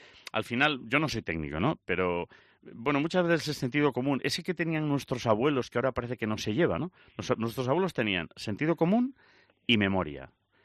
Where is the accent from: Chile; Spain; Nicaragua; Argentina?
Spain; Lugo, Galicia; a mí Lugo, que es mi tierra natal